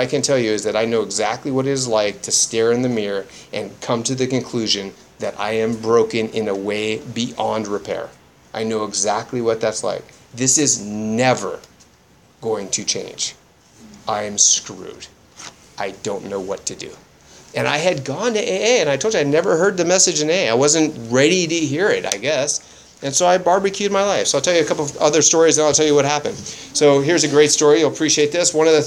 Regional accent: Canada; So I'm Canadian, so I went back to Canada, once to the East Coast, once to the West Coast. Once very far north into the province of British Columbia, way out in the woods

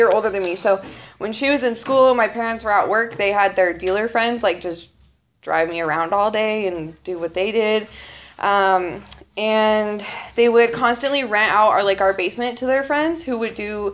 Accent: Arvada, Colorado, United States; I grew up in Colorado in a small suburb outside of Denver called Arvada.

